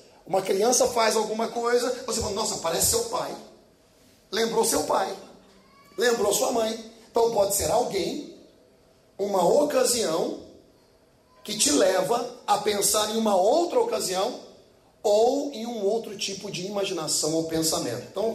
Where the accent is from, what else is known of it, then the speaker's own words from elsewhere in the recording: Uberaba, Minas Gerais, Brazil; Ó, eu venho de Minas Gerais, Uberaba. Mineiro mesmo, bom.